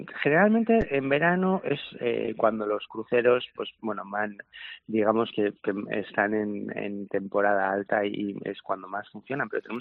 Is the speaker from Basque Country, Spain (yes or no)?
yes; Bilbao, Basque Country, Spain; Yo es que soy de aquí, de Bilbao